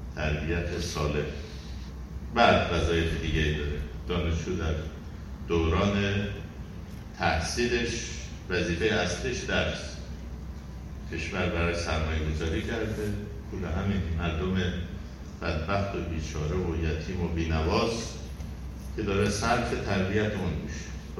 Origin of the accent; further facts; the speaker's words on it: Mashhad, Razavi Khorasan, Iran; تو اون شهر من متولد شدم، بزرگ شدم و بعدم دبیرستانم